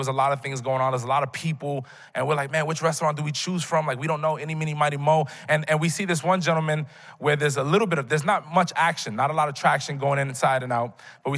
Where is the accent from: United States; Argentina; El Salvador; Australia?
United States; Bronx, New York; now in Brooklyn, United States; And I remember when we first moved to Brooklyn, we're originally from the Bronx.